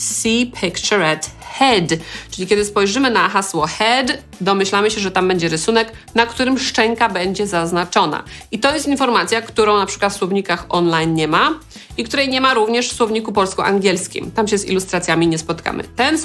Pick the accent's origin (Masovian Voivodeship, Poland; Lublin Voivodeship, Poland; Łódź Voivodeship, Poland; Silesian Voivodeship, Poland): Silesian Voivodeship, Poland; Tak się mówiło na Śląsku. Skąd pochodzę? Nie wiem, czy znacie to słowo.